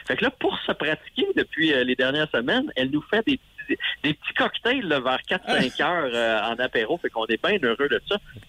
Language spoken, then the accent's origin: French; Maskinongé, Quebec, Canada; Moi, je viens de Masquinonger, un petit coin en Mauricie.